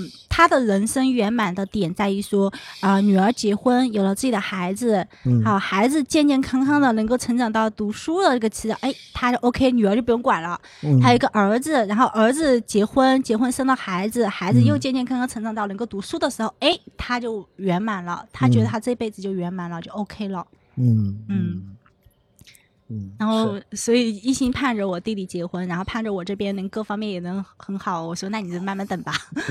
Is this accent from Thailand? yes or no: no; Sichuan, China; 我们四川话叫妈。